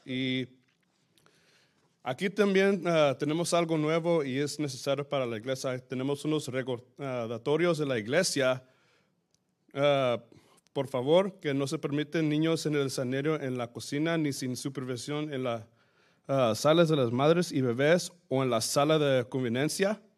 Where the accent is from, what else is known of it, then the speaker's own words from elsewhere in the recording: Mesquite, Texas, United States; Bien cerca de donde yo crecí, es en Mesquite, Texas.